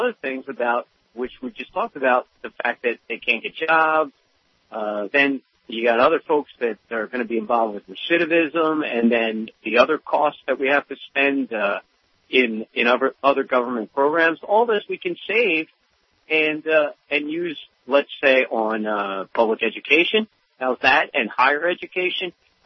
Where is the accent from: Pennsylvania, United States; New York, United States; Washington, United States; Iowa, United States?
Pennsylvania, United States; Philadelphia; And, you know, Rick, I'm from Philadelphia.